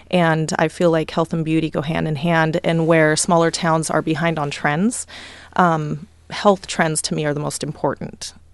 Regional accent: Portland, Oregon, United States; also born or lived in Vancouver; I grew up in Vancouver, Portland, pretty much my whole life. I love the area. I love the Northwest.

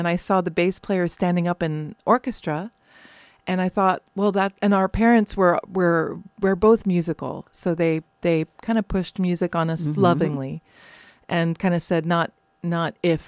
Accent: Beauvechain, Wallonia, Belgium; also born or lived in Leuven; Born in Belgium, huh. In Leuven, in a Flemish hospital, brought over to a French-speaking village called Beauvechain.

